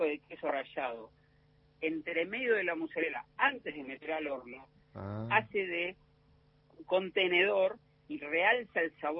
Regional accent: Castelar, Buenos Aires Province, Argentina; also born or lived in Aimogasta, La Rioja; Yo me crié entre Castelar, acá en el oeste de la provincia de Buenos Aires, y Aymogasta, provincia de La Rioja.

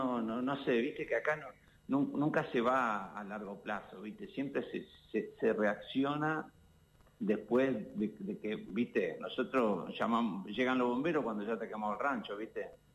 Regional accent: Santa Fe, Argentina; yo soy santafesino

